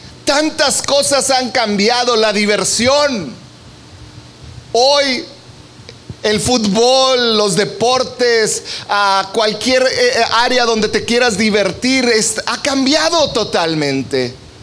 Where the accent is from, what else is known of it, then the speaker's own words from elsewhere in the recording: Mexico; No podemos dar por hecho ahora nuestra libertad como mexicanos.